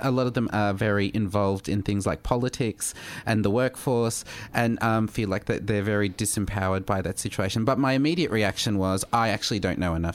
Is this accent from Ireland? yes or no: no; Australia; as an Australian